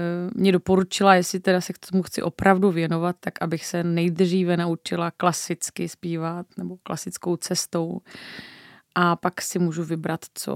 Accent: České Budějovice, South Bohemian Region, Czechia; dětský sbor, do kterého jsem chodila, když jsem byla malá … v Českých Budějovicích, který jsem vlastně, kde jsem absolvovala celé své dětství

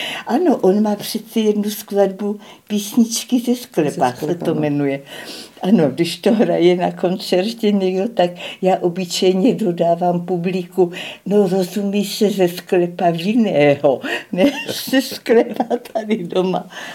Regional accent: Kyjov, South Moravian Region, Czechia; also born or lived in Žeravice; Já jsem se narodila v Žeravicích, to je tam u Kyjova, u Vzence, pak jsme bydleli v Kyjově. No a mamička byla ze Strážnice

